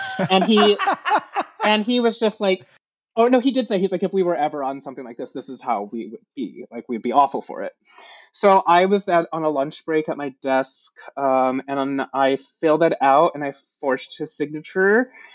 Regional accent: Midwest, United States; also born or lived in California / Virginia; And I was born in California, then raised in the Midwest and in Virginia, too. So all over the place.

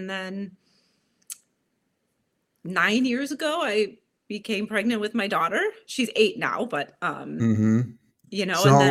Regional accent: Illinois, United States; My parents are from Sicily, so I'm Sicilian, but I have been born and raised in Illinois.

